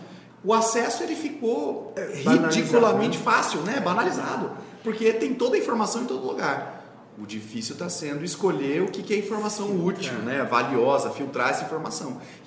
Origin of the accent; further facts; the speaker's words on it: Campo Grande, Mato Grosso do Sul, Brazil; sou nascido e criado em Campo Grande, Mato Grosso do Sul. Né? Morei aqui minha vida toda. Um breve período eu morei nos Estados Unidos. Ali por volta dos 16, 17 anos eu fiz um intercâmbio, mas não fiquei nem um ano fora daqui.